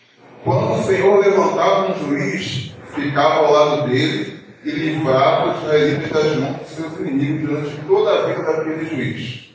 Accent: Duque de Caxias, Rio de Janeiro, Brazil; now in São Gonçalo, Brazil; Eu não sou aqui da região, mas em São Gonçalo, mas sou de Caxias. Né? Vim para cá através da minha esposa

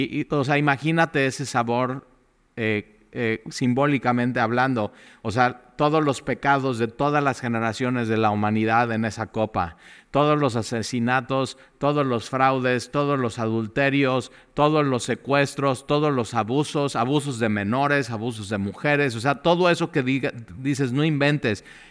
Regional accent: Mexico; Y eso nos arde como mexicanos

